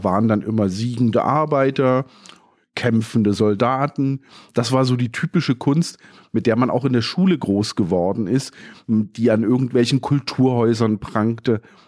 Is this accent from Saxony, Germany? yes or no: yes; Dresden, Saxony, Germany; Also ich bin in Dresden aufgewachsen